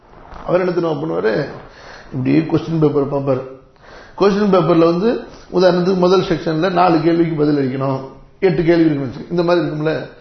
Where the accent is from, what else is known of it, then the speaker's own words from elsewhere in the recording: Tamil Nadu, India; born there; ஏதோ அல்லாஹு தாலாவுடைய அருள்ல தமிழ்நாட்டில் பிறந்தோம், கொஞ்சம் தப்பிச்சுக்கிட்டு இருக்கிறோம்.